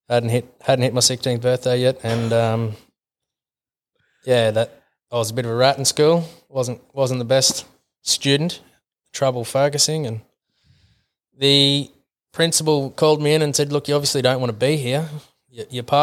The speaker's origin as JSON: {"language": "English", "region": "Victoria", "country": "Australia", "tie": "born or raised there", "lives_now": "Charters Towers, Australia", "said": "Born and bred in Victoria originally. Now reside in Charters Towers"}